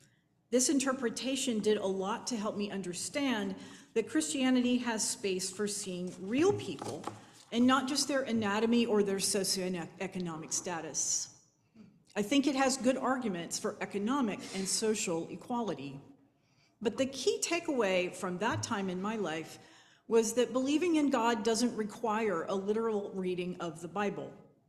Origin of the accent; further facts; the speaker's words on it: Alabama, United States; I saw that point of view a lot as a teenager growing up in Alabama, where fundamentalism is a way of life, and most people you met were either Baptist or Methodist. We were Methodist.